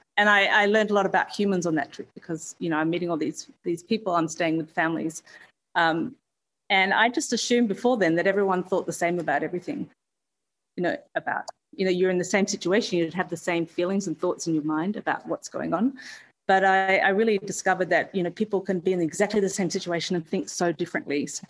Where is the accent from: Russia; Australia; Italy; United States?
Australia; Perth, Western Australia; Born and raised in Perth, and near Scarborough Beach for anyone else who's listening from Australia.